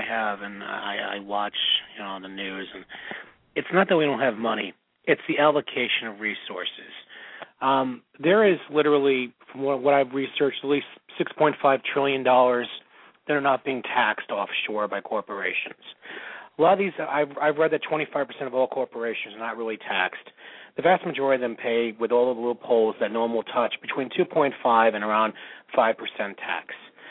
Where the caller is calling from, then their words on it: Fort Lauderdale, Florida, United States; from Fort Lauderdale.